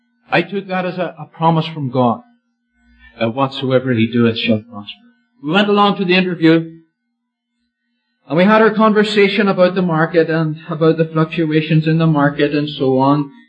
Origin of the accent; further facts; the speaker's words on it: Northern Ireland, United Kingdom; moved away as an adult; now in Canada; we come from Northern Ireland. And it was some 5.5 years ago now that we made our move from Northern Ireland and came to Canada.